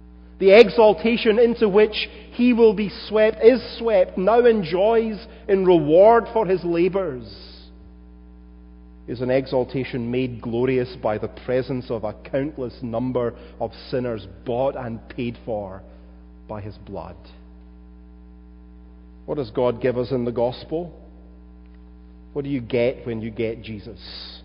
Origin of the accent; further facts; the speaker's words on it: Glasgow, Scotland, United Kingdom; I was a nobody from Glasgow.